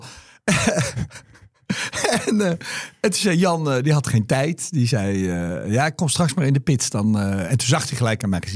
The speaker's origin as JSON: {"language": "Dutch", "town": "Wassenaar", "region": "South Holland", "country": "Netherlands", "tie": "born or raised there", "said": "En ik weet nog dat op hem twee van die monteurs kwamen gewoon bij ons thuis in Wassenaar. En die hebben op zolder geslapen."}